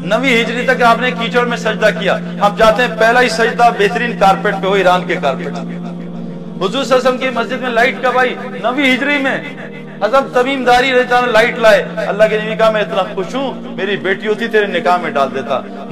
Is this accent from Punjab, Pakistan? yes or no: yes; Punjab, Pakistan; میں پنجاب سے ہوں نا, پنجاب میں کلف لگاتے